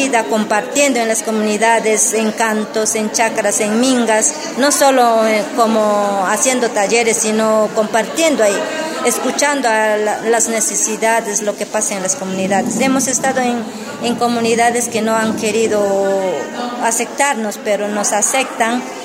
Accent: Ecuador; nosotros como pueblo ancestral, más que todo las mujeres hemos estado diciendo, todos somos ecuatorianos

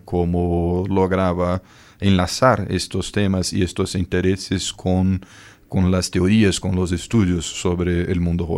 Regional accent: Brazil; Spanish is a second language; primero porque soy brasileño

